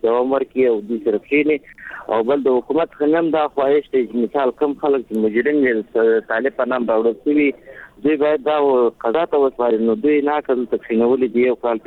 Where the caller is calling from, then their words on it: Mazar-i-Sharif, Balkh, Afghanistan; در مزار ولایت ما.